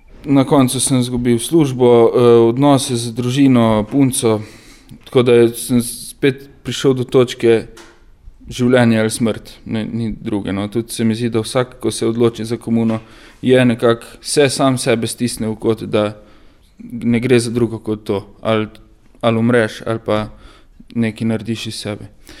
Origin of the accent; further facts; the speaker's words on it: Krško, Lower Sava, Slovenia; now in Ljubljana, Slovenia; prihajam iz Krškega, sicer živim v Ljubljani že 10 let.